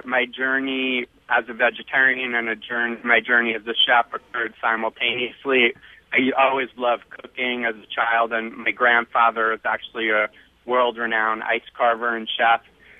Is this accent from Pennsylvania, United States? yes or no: no; New York, United States; I grew up in New York